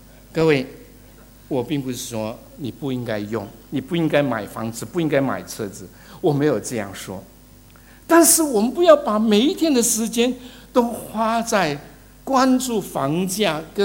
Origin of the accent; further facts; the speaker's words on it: China; 不是我们中国人认为说要有好风水啊